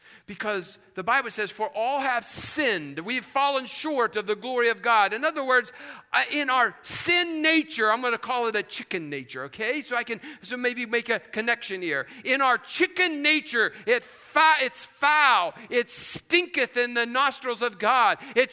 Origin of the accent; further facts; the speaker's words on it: West Virginia, United States; this is just a reality of growing up in West Virginia.